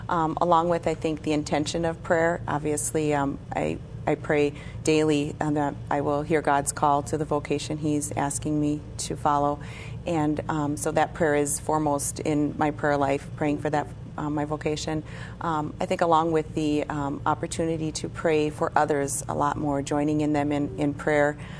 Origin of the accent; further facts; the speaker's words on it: St. Cloud, Minnesota, United States; I was born and raised in St. Cloud, Minnesota.